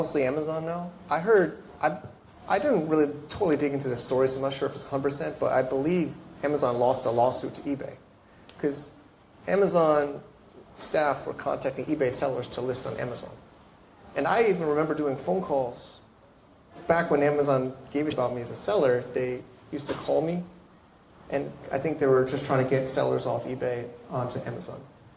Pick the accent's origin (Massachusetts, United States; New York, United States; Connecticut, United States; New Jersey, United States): Connecticut, United States; I'm originally from Connecticut, so he moved out there to change his life, and he had extra room.